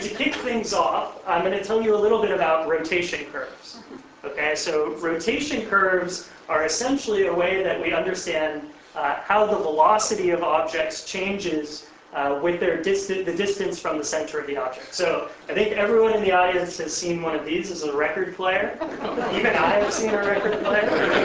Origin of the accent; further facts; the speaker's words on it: Chicago, Illinois, United States; I'm from Chicago. It was snowing a week before I got here.